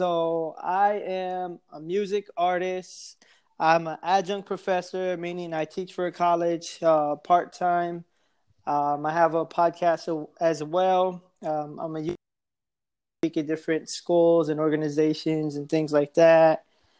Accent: Houston, Texas, United States; now in Austin, United States; I live in Austin now. Originally I'm from Houston

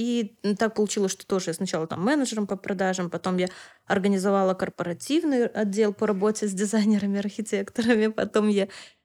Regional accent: Belarus; А я из Беларуси, это тоже многие знают.

